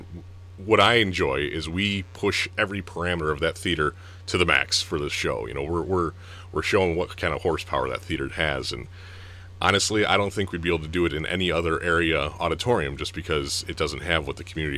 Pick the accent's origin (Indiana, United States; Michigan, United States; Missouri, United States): Michigan, United States; Harbor Beach; growing up in Harbor Beach, we took it for granted